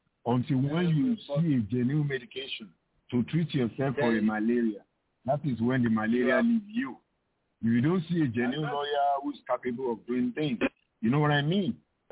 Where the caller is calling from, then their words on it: Providence, Rhode Island, United States; Are you able to do any innovation work in Rhode Island? Because I'm calling from Providence.